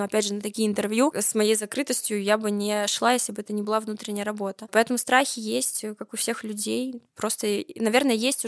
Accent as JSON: {"language": "Russian", "region": "Moscow", "country": "Russia", "tie": "born or raised there", "said": "я родилась в Москве, да-да-да, и поэтому никогда не жила в маленьком городе, я жила обычной жизнью в Москве, но не в маленьком городе"}